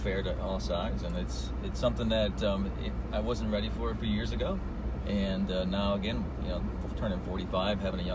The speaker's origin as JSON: {"language": "English", "region": "Michigan", "country": "United States", "tie": "born or raised there", "also_born_or_lived": "Washington, D.C. / New York", "said": "I came from Michigan. I'm born and raised in a small town in southeast Michigan."}